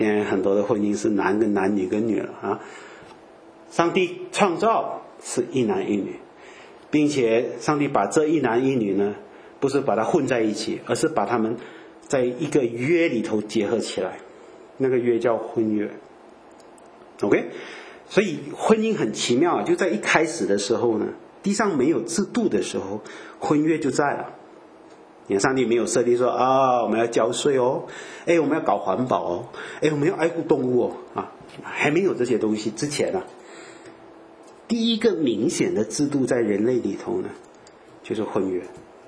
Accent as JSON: {"language": "Chinese", "country": "China", "lives_now": "Switzerland", "said": "因为我们这条村的人这样子说，啊，因为我们中国人的文化五千年我们是这样子看"}